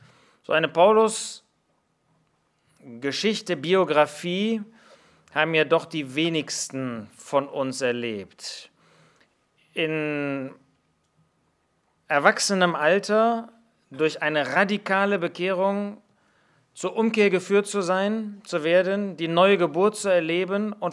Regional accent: Germany; das müssen wir als Deutsche sagen, dass die gesammelte Bibelkritik aus unserem Land kommt.

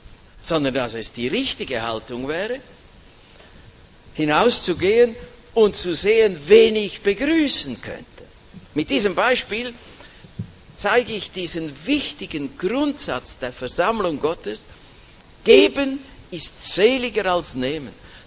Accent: Switzerland; als junger Mann, junger Bruder hatte mit einem sehr erfahrenen Bruder bei uns in der Schweiz

